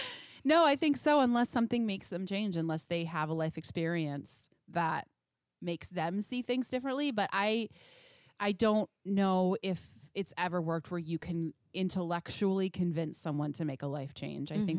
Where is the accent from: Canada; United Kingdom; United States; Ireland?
United States; Midwest; So I'm from the Midwest. It's very typical to move out as soon as you leave high school.